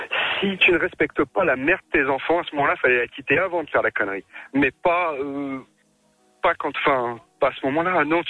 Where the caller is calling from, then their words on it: Lyon, Auvergne-Rhône-Alpes, France; Oui, bonsoir, je viens de Lyon.